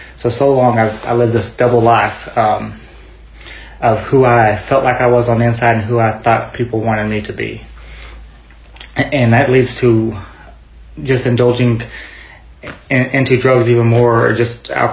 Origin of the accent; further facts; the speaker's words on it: Santa Fe, New Mexico, United States; born there; When I was born, I was born in Santa Fe, New Mexico